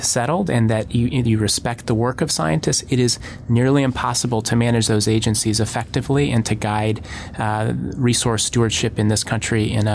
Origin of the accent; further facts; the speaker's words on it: Colorado, United States; I mean, I'm from Colorado